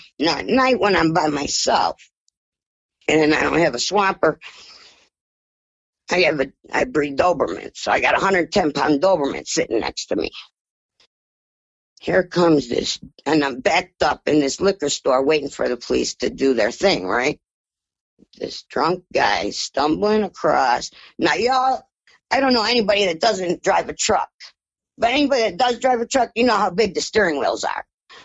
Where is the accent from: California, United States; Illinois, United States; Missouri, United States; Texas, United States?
Illinois, United States; Chicago; accent: Chicago